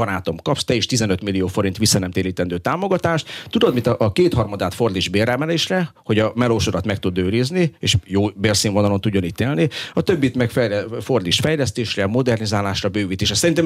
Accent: Borsod-Abaúj-Zemplén, Hungary; Dél-Borsodban, ahol én élek, ugye Borsod megyei vagyok

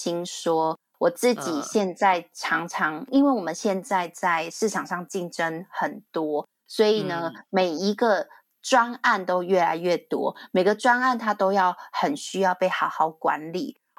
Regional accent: Taichung, Taiwan; 那时候因为我是台中人，那我们就很向往大台北的生活

